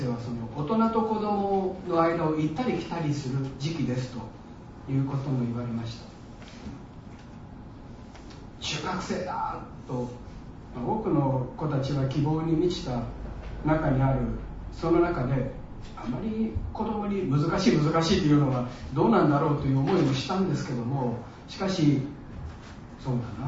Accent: Kansai, Japan; 私も関西の人間ですから、

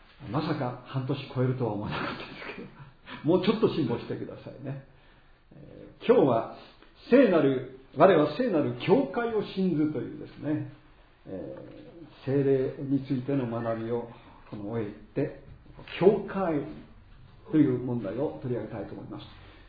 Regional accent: Nishi-Maizuru, Kyoto, Japan; 私は西舞鶴で生まれました、育ちました。西舞鶴で生まれ育った私はですね、キリスト教会って言ったらですね、それはカトリック教会だったんですよね。

